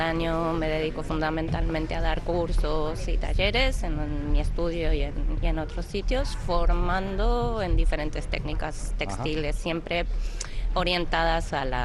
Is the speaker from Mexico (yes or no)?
no; Argentina; now in Basque Country, Spain; No, soy argentina.